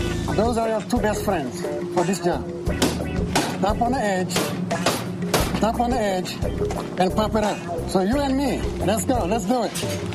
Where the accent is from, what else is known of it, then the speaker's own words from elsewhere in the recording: Timbuktu, Tombouctou Region, Mali; Yes. Born and raised in Timbuktu.